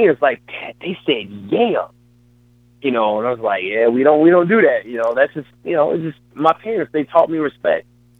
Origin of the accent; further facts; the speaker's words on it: Chicago, Illinois, United States; Yeah, so my dad, you know, I'm from the South Side of Chicago